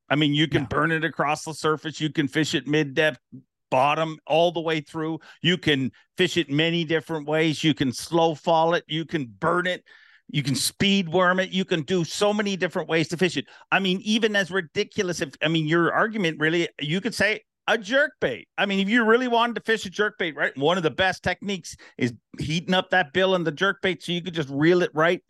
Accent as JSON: {"language": "English", "country": "Canada", "said": "I mean, I'm from Canada. I think it's a prerequisite."}